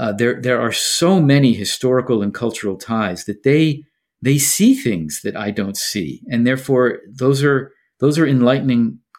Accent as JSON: {"language": "English", "country": "United States", "said": "So I, as an American and as an historian, reserve the right to be a little bit more discriminating in my approach to Russians."}